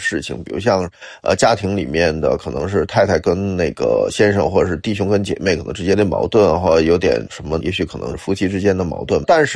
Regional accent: Beijing, China; 那对于我一个在北方长大的，在京城长大的这么一个小孩来讲

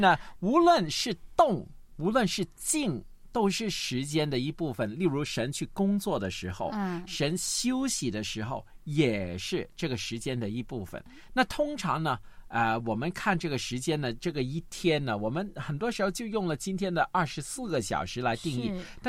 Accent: Guangdong, China; 我们广东人经常说斗长命

